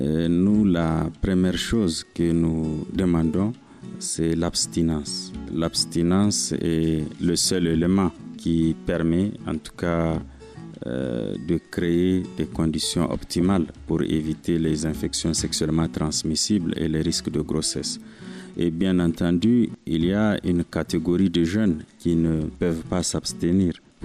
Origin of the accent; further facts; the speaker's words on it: Niger; Auparavant, dans nos sociétés africaines et même chez nous au Niger, les parents avaient ce rôle